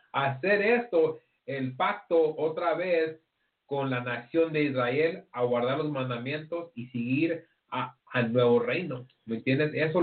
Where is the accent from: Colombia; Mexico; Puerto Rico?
Mexico; nosotros como mexicanos o latinos, negros americanos y nativos, somos una nación